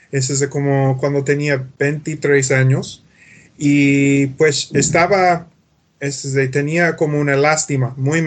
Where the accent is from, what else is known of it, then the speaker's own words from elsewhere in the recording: Canada; Spanish is a second language; moved away as an adult; also born or lived in Argentina; now in Mexico; soy de Canadá, soy un canadiense, pero por la pasada 12, 13 años estaba viviendo en Latinoamérica. La mayoría del tiempo fue en México, otras partes de Puebla, Ciudad de México, Quintana Roo en la costa. Y también estaba viviendo en Buenos Aires, Argentina